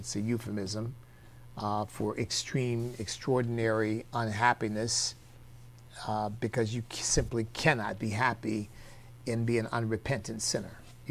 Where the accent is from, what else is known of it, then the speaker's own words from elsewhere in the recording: United States; they're Americans, I'm American. I love this country passionately, completely. I am just grateful to God that I am an American.